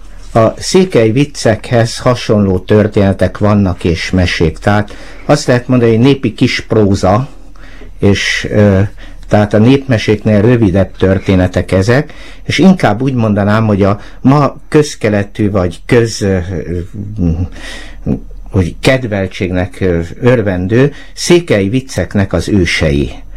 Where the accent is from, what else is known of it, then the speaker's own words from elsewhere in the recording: Szentendre, Pest, Hungary; gyerekkorom óta volt kapcsolatom, mert Szentendrén nőttem fel